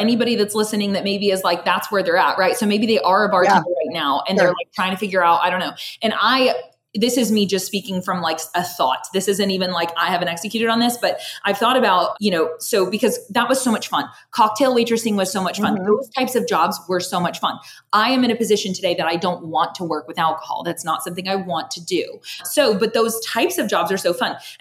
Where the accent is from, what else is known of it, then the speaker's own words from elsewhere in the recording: Shawnee, Oklahoma, United States; now in Norman, United States; I moved to Norman, Oklahoma. So I'm from Shawnee, Oklahoma originally. And I moved to Norman when I was 20, 21, something like that. And so 45 minutes away. So still very nearby, still in Oklahoma.